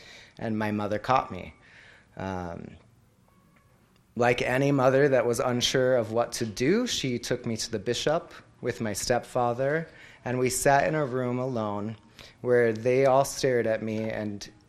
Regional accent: Seattle, Washington, United States; I was born and raised in the Seattle, Washington area, and I am 35 years old.

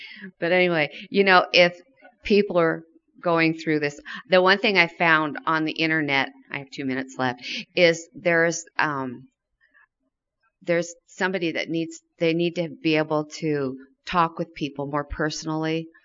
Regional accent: Minnesota, United States; Steve is my husband, and this is our second year here, and we're from Minnesota.

